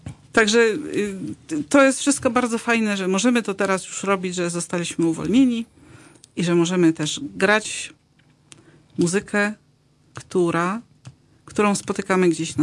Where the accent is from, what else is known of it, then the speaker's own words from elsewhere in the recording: Kraków, Lesser Poland, Poland; U nas na Akademii Górniczej Hutniczej są organizowane takie wycieczki z przewodnikiem właśnie po mieście Krakowie i też nie znałabym mojego miasta, gdybym w nich nie brała udziału.